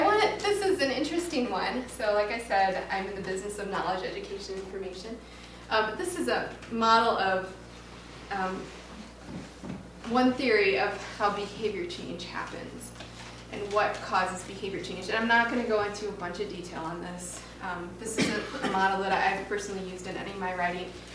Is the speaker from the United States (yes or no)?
yes; Toledo, Ohio, United States; Okay, I grew up in Toledo, and I just flew home for a wedding, and the roads in Detroit are horrible.